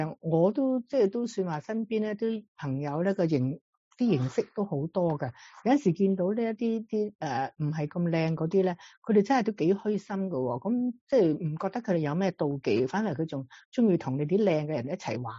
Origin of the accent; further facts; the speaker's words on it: China; 嗱，咁我哋中国人有个好好嘅谚语嘅啫嘛